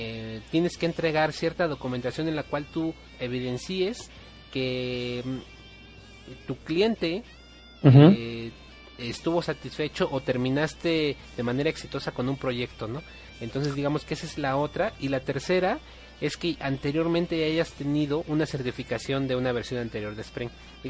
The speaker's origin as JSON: {"language": "Spanish", "country": "Mexico", "said": "tú y yo somos de México, vivimos aquí en el Distrito Federal."}